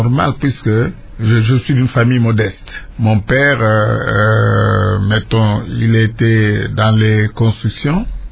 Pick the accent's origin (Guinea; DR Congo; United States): DR Congo; Kinshasa; Je suis né à Kinshasa, à l'hôpital Mamayimo, à l'hôpital général de Kinshasa.